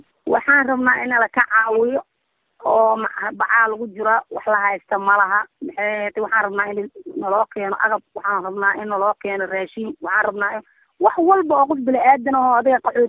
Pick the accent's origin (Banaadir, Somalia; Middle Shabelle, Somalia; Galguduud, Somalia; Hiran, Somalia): Hiran, Somalia; Beer Xaano; waxaan ka soo barakacay tuulo la yiraa beer xaano